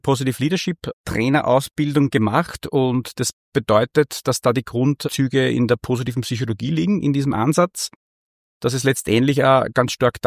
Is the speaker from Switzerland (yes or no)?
no; Linz, Upper Austria, Austria; Ich bin in Urfahr aufgewachsen.